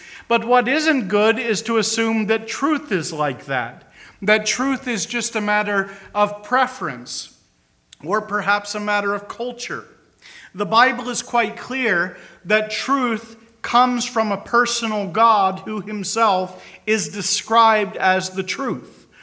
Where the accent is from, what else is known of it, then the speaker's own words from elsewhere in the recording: Pennsylvania, United States; I'm from Pennsylvania, but providentially, the Lord gave me my wife through Canada.